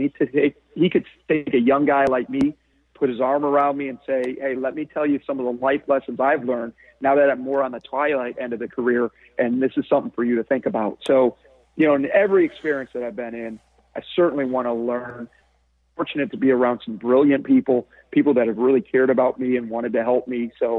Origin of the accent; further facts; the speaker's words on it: Michigan, United States; I grew up in Michigan.